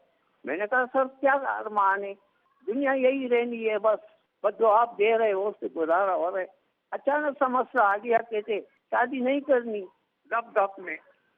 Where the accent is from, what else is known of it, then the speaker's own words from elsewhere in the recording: Akora Khattak, Khyber Pakhtunkhwa, Pakistan; born there; 28/12 میں صوبہ سرحد ضلع تحصیل پشاور میں پیدا ہوا. میرا گاؤں کا نام اکوڑا خٹک ادمدئی ہے.